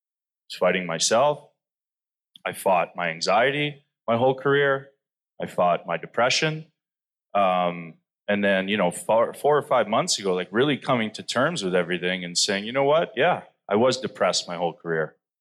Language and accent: English; Canada; growing up in Canada, you know, it's the national sport there.